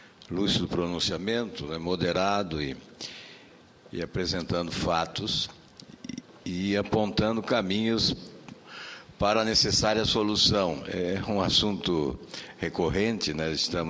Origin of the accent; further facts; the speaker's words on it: Paraná, Brazil; Eu que sou vizinho, sou do Paraná